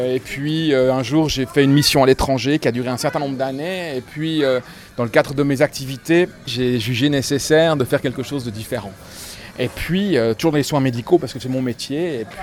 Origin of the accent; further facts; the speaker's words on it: Zurich, Switzerland; also born or lived in Paris, France; Moi, je suis né à Paris, par contre. Voilà. J'ai un papa français, une maman française. Et puis, l'existence a fait que j'ai grandi en Suisse, à Zurich. Je suis de profession médicale